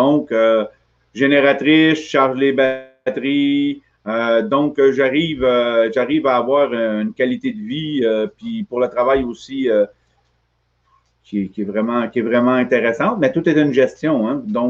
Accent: Montreal, Quebec, Canada; je viens de l'est de Montréal. Quartier Tétroville, à côté des raffineries.

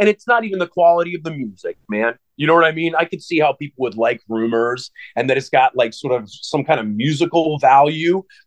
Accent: Pittsburgh, Pennsylvania, United States; Like, growing up in Pittsburgh, I remember … kind of blew my mind.

